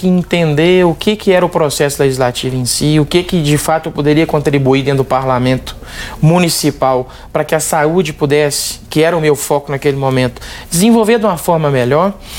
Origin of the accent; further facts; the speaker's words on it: Governador Valadares, Minas Gerais, Brazil; eu sou de Governador Valadares, natural de Valadares